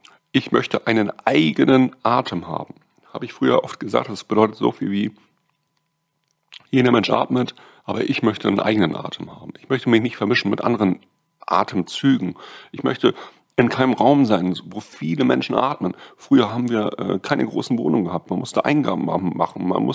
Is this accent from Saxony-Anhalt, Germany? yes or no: yes; Halle, Saxony-Anhalt, Germany; also born or lived in Heilbronn / Schwerin; Ich bin 1947 damals in Heilbronn geboren worden, bin dann gleich rüber in die DDR, mit meinen Eltern natürlich, und bin in Halle an der Saale aufgewachsen, haben mehrere Umzüge gehabt, auch nach Schwerin. Hier bin ich jetzt, hier wohne ich auf dem Dreh, Sperlinger Platz.